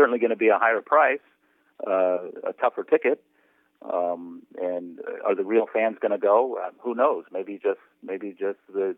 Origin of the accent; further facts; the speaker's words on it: California, United States; I grew up in the Bay Area, and I remember as a kid going out the Candlestick and sneaking into the games on a consistent bases